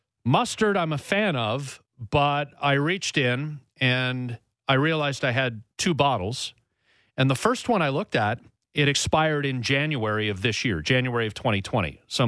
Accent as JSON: {"language": "English", "region": "Scotland", "country": "United Kingdom", "said": "dude, I'm Scottish. I'm good with it."}